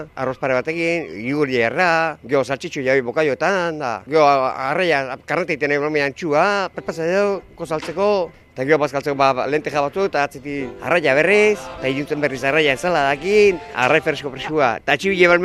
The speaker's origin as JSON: {"language": "Basque", "town": "Zarautz", "region": "Basque Country", "country": "Spain", "said": "Zarrauztara."}